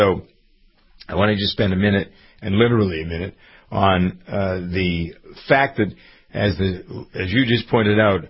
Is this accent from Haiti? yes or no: no; Framingham, Massachusetts, United States; my hometown of Framingham has been the, as it is with other things, it's strange how this town, it is so diverse.